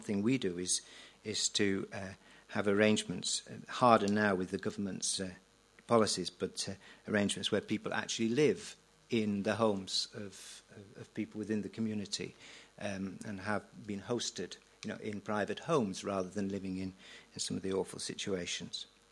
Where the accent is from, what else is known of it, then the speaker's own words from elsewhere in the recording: Wales, United Kingdom; I speak as a Welshman.